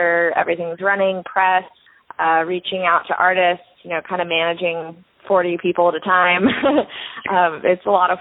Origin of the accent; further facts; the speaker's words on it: Atlanta, Georgia, United States; just because I am from Atlanta and I want to represent it the best I can.